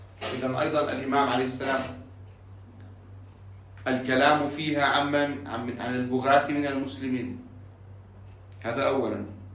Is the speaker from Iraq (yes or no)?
no; Lebanon; عندنا في لبنان